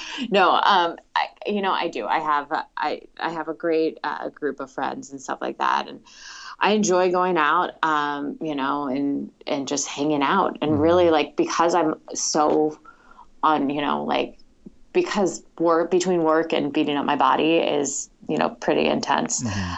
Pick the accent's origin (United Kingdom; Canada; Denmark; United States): United States; Northwest; also born or lived in Chicago; now in California, United States; growing up in the Northwest, I used to actually go out and backpack and hike all the time.